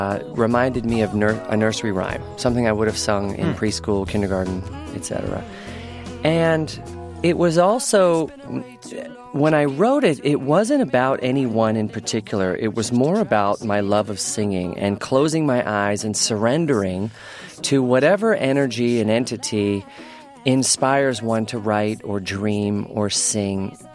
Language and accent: English; Richmond, Virginia, United States; born or raised there